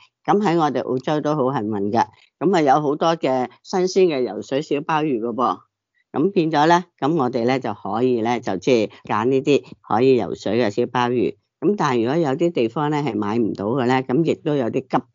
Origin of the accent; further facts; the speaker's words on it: China; 咁其实呢个壳咧就系、是、我哋中国人咧一种嘅中药嚟噶。